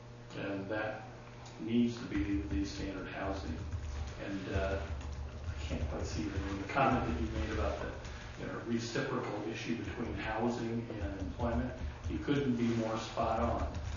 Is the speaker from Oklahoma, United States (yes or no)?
no; Hayward, California, United States; I will just take you back about 60 years ago when I was growing up in Hayward, California.